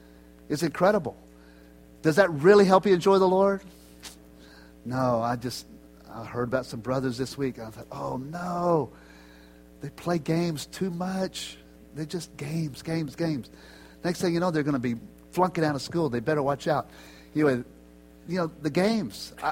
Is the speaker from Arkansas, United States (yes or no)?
no; Houston, Texas, United States; When I grew up in Houston, Texas, and I had my little transistor radio listening to the Houston Astros all the time.